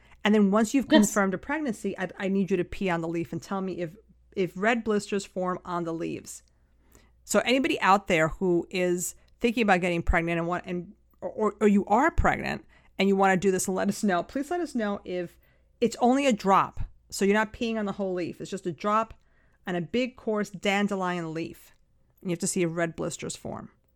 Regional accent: Manhattan, New York, United States; I mean, I grew up in Manhattan, yeah.

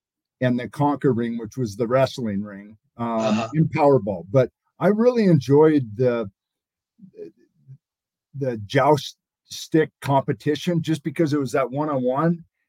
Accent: Montana, United States; I grew up in Montana. I was a hunter and still am outdoor.

